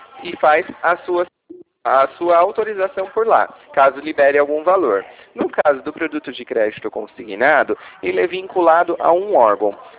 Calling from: Ribeirão Preto, São Paulo, Brazil; eu falo aqui de Ribeirão Preto, interior de São Paulo.

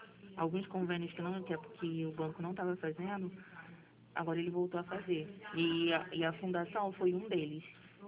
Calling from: Rio de Janeiro, Brazil; Eu sou aqui do centro do Rio. Centro do Rio não, aqui do Catete.

